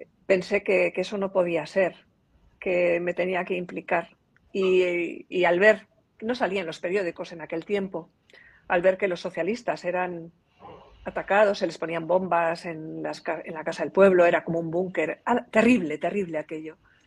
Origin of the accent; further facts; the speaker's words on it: Hernani, Basque Country, Spain; born there; Porque en el pueblo donde yo nací, el pueblo de Hernani, simplemente por ser socialista.